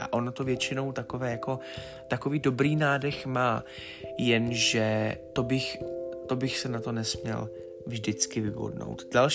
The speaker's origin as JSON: {"language": "Czech", "town": "Cvikov", "region": "Liberec Region", "country": "Czechia", "said": "já totiž pocházím ze Cvikova, pro ty, kteří by to nevěděli, což je taková malá, řekněme, obec, nebo ono to má oficiální status města, ale tohle je prostě vesnice."}